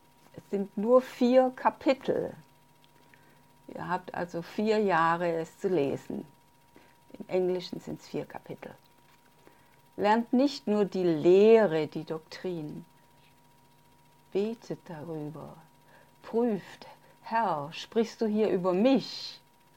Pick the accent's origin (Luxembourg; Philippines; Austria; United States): Philippines; Manila, Metro Manila; Ich bin mein ganzes Leben schon in den Gemeinden gewesen. Ich bin in der Gemeinde in Manila aufgewachsen.